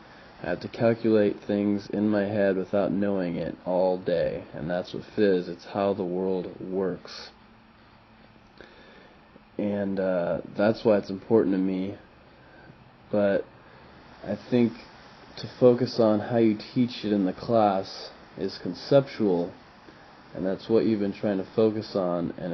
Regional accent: Truckee, California, United States; also born or lived in Lake Tahoe; I'm originally from Nevada, Lake Tahoe. That's where I was born and raised in Truckee. When people ask where I'm from, I usually think of Truckee because that's where a lot of who I am became.

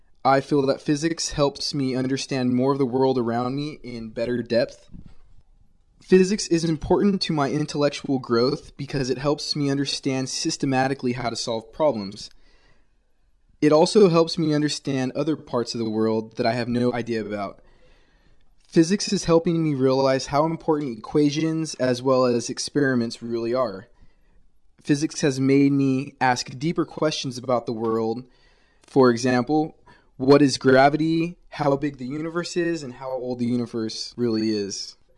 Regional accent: Visalia, California, United States; First off, I was born and raised in Visalia between Fresno and Bakersfield. Most people don't really know where it's at.

